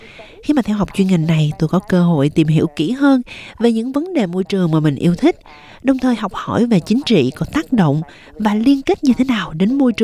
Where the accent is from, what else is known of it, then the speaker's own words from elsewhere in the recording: Australia; Khi mà nghe tôi trả lời là tôi đến từ Úc